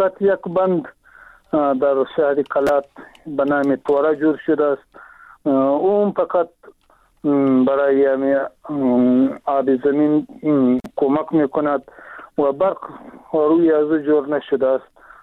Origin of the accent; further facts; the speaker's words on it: Afghanistan